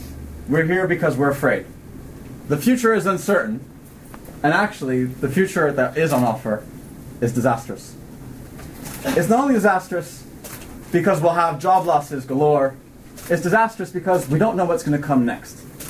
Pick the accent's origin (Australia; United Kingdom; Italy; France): France; also born or lived in United States; I'm an American and a Frenchman. I was born in America, but raised in France.